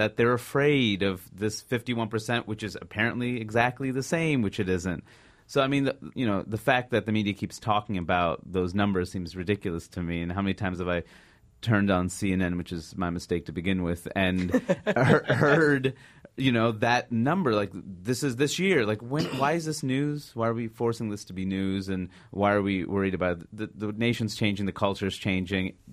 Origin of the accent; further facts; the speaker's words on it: Queens, New York, United States; landed at LaGuardia Airport, and I grew up in Queens.